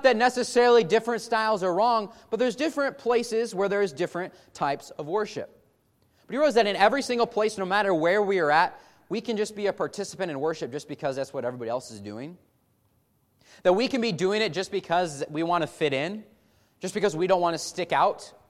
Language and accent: English; Midwest, United States; I grew up in the Midwest, which, as I've come to know from out here, is actually the East. I grew up in the North section of the country, where it is very actually similar to out here, the style of worship.